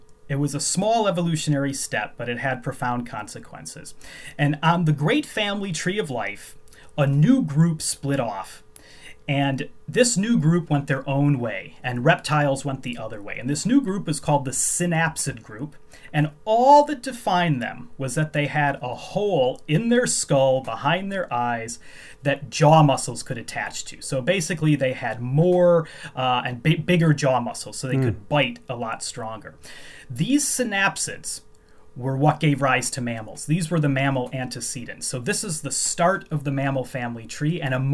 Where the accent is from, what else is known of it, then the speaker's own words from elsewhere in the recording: Chicago, Illinois, United States; You know, I grew up in the Chicago area.